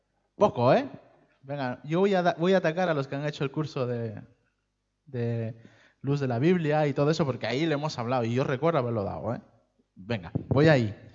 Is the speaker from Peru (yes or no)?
yes; Peru; Nuestro país, los que somos de Perú, sabemos que no tenemos gobierno